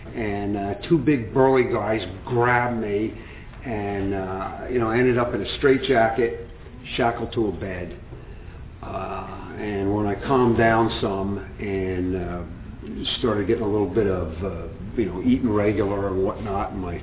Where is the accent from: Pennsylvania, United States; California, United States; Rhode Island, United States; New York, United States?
California, United States; San Francisco; I was raised in the San Francisco area back in the mid-60s.